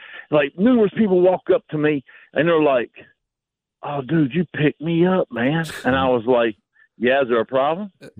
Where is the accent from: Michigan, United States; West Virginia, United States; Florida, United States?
West Virginia, United States; You might go to West Virginia. My home state.